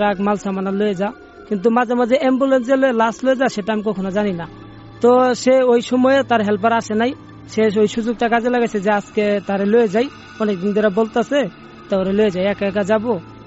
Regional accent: Dhaka, Dhaka Division, Bangladesh; আমি রামপুরা বনশ্রী থেকে এসেছি।

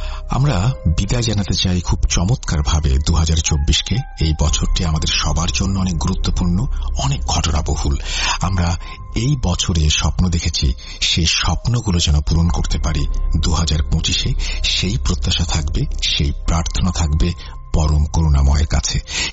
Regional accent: Kolkata, West Bengal, India; আমার বাড়ি কলকাতা।

